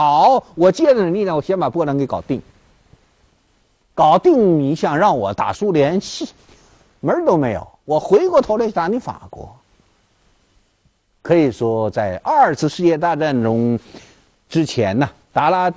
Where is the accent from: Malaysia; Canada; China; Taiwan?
China